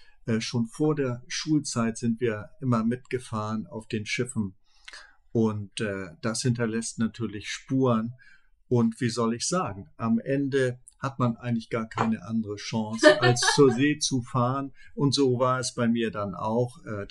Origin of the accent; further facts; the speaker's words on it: Krautsand, Lower Saxony, Germany; ich bin Niedersachse, das liegt also grob gesagt zwischen Stade und Cuxhaven und auf Krautsand leben etwa 300 Menschen. Dort am Elbestrand bin ich groß geworden, aufgewachsen, habe in Stade dann Abitur gemacht